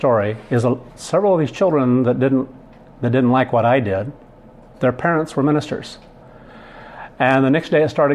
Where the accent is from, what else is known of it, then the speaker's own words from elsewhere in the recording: United Kingdom; now in United States; I came from Great Britain, from the college over there. And by the time I got over here